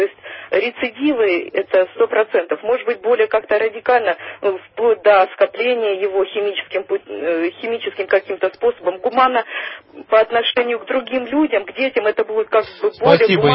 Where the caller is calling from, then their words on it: Balashikha, Moscow Oblast, Russia; я из Балашихи